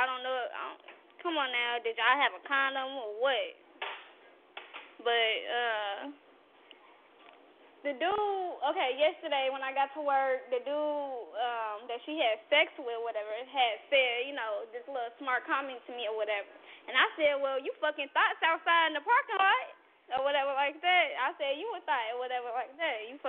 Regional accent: Gary, Indiana, United States; So I had to, you know, show, like, I'm from Gary.

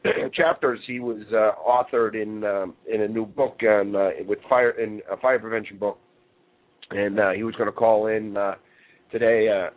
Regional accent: New England, United States; You know, I am from New England, though. We talk fast.

